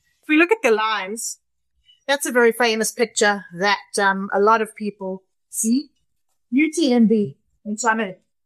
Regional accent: South Africa; on my journey, I'm first South African to climb three other mountains as well.

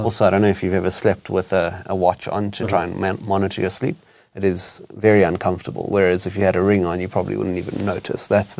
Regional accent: South Africa; And we are South African. I'm both born and bred South African.

